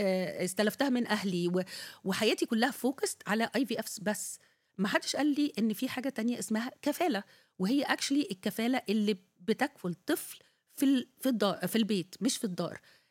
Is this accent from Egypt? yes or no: yes; Egypt; احنا تربينا كلنا الجنريشن القديمة الأكبر شوية تربينا في مصر